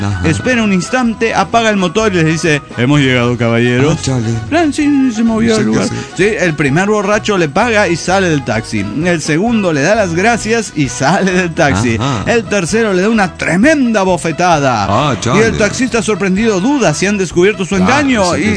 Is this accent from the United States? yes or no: yes; New Jersey, United States; de New Jersey.